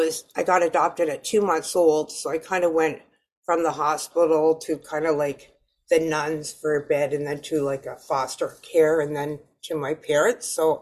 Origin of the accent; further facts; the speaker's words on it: Fort Erie, Ontario, Canada; I'm an alcoholic from Fort Erie, Ontario, Canada.